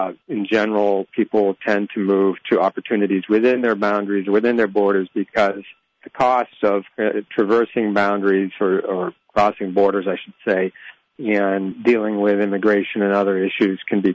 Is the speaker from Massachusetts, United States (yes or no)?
yes; Massachusetts, United States; now in New York, United States; I mean, I live in New York, but I grew up in Massachusetts. I'm essentially a migrant, right?